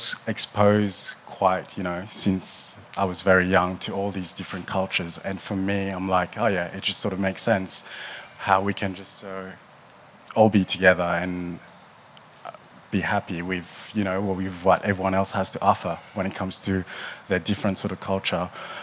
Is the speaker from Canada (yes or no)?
no; Mauritius; So growing up in Mauritius was quite, so I feel quite lucky